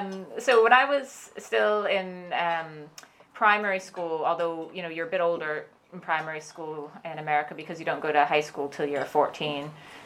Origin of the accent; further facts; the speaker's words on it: Maine, United States; I wasn't born here. So, I was born in Maine in the United States, which is on the East Coast beside Canada.